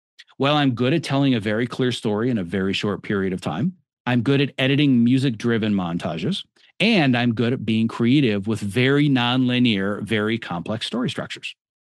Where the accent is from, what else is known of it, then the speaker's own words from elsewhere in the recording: Wisconsin, United States; I ran the soda fountain counter in the local hardware store in my hometown in Podunk, Wisconsin.